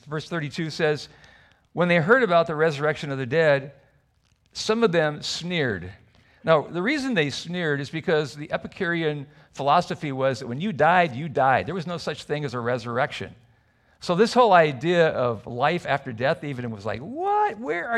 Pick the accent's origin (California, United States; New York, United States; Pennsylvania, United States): California, United States; Where are you from … ? Oh, I'm from California. Native, born, raised there. I live in San Diego.